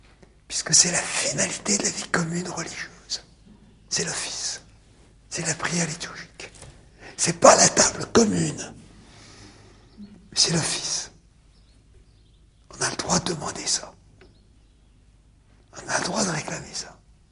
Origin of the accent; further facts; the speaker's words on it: France; écoutez, je suis un Français.